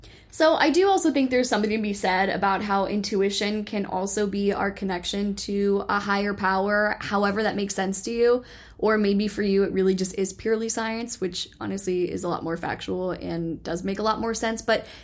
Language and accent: English; Dallas, Texas, United States; born there; I was born in Dallas, and I thought, oh, this is a full circle moment. I'm supposed to be going back to Dallas.